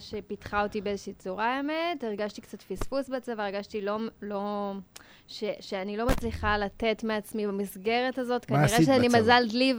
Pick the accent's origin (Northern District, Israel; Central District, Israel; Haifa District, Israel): Haifa District, Israel; Haifa; now in Tel Aviv, Israel; בחיפה, מחיפה.